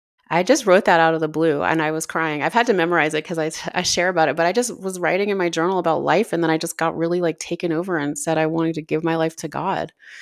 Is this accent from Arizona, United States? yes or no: no; New Orleans, Louisiana, United States; now in Colorado, United States; I have a daughter, live in Colorado, but I'm from New Orleans.